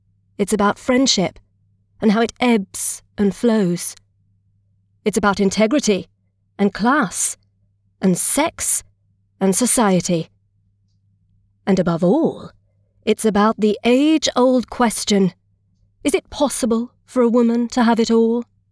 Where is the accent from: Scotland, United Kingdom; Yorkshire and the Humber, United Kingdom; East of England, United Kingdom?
East of England, United Kingdom; accent: Essex; And I was actually thinking, oh, okay, I might go a bit more, lean on my Essex accent a bit more.